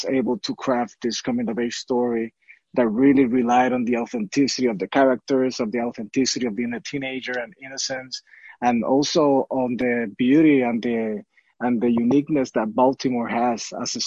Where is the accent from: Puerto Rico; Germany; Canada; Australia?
Puerto Rico; the way that I grew up and life in Puerto Rico.